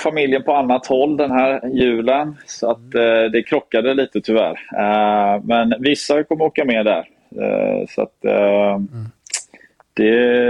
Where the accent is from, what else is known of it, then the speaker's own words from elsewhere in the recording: Åre, Jämtland County, Sweden; born there; Jag är ju född i Åre. Jag har en mamma som är från Stockholm, så jag är halva släkten därifrån. Pappa är uppvuxen i Kungsbacka, så att, och bott i Göteborg i, vad det nu är, över 20 år.